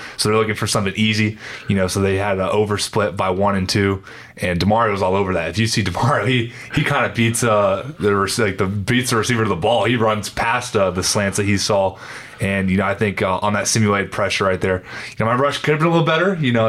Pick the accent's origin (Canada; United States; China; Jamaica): United States; Oklahoma; now in New Orleans, United States; him being a Texas guy, you know, I'm from Oklahoma, and now he's in Atlanta, I'm in New Orleans